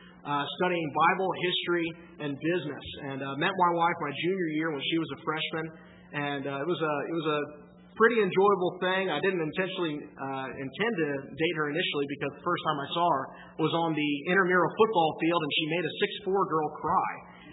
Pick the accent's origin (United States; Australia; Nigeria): United States; Virginia; Neither of us are native to this area. I'm personally from Virginia, and my wife is from California